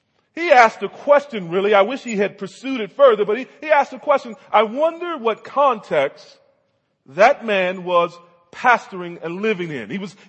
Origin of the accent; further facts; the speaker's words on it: the South, United States; because I'm from the South, I'm a country boy